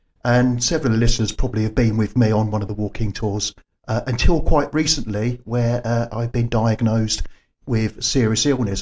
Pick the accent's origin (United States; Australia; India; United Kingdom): United Kingdom; London; now in Coventry, United Kingdom; I'm actually from London.